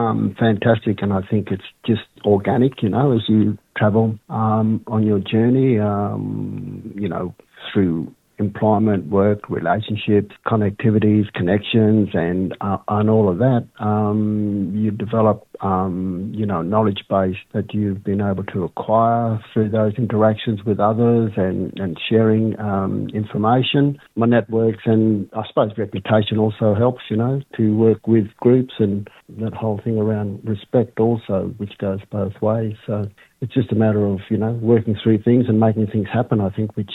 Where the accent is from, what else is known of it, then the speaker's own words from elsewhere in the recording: Alice Springs, Northern Territory, Australia; I'm a local of Alice Springs, what we call in Bantwa. Arrernte Country, Central Arrernte Country. I'm of Arrernte, Wangkungurra and Nyankanzara descent. I work in Alice Springs.